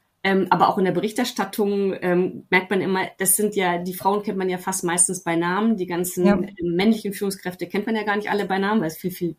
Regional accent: Germany; Und das war mir als Deutsche doch sehr fremd.

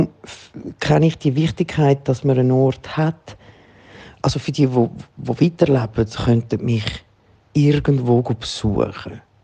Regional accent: Locarno, Ticino, Switzerland; now in Zurich, Switzerland; Ich bin in Locarno aufgewachsen am See. Und ich bin hier in Zürich auch an einem See.

